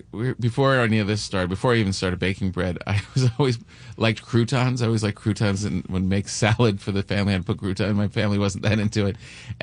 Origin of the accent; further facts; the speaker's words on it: New Jersey, United States; also born or lived in New York; I grew up in New Jersey and New York, and there's no difference between his pizza and when you get back there.